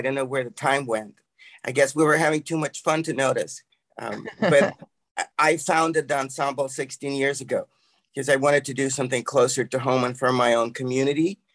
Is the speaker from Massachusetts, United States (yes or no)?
no; New York City, New York, United States; I grew up in New York City, riding the A train. I went to high school of performing arts and went to Juilliard.